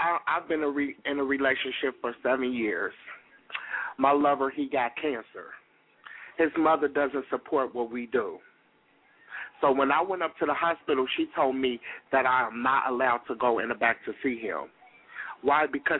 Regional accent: Ohio, United States; I'm from Ohio.

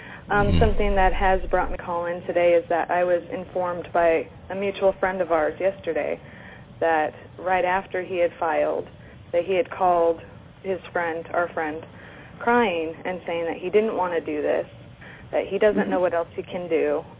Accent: Olympia, Washington, United States; I'm from Olympia, Washington.

